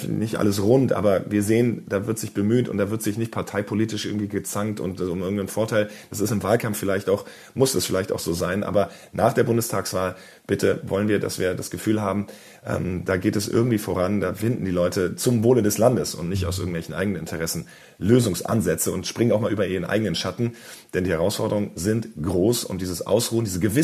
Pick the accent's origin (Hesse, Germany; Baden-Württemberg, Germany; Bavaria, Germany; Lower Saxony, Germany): Hesse, Germany; Wiesbaden; ich habe zum Beispiel zum ersten Mal in meiner Heimatstadt Wiesbaden gedreht